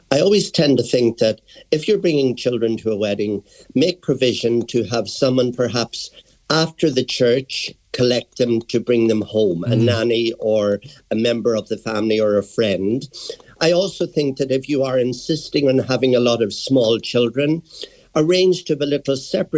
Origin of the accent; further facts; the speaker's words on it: Ireland; people in Ireland, we as an Irish race, we're more confident.